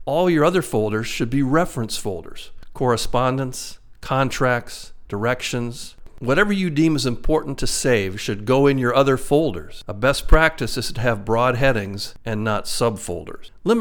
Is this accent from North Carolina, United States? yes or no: no; Newark, Ohio, United States; moved away as an adult; now in Madison, United States; I had just moved to Madison, Wisconsin from my hometown of Newark, Ohio.